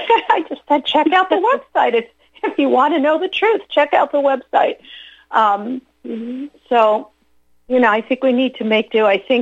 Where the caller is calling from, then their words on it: New York, United States; I'm here from New York.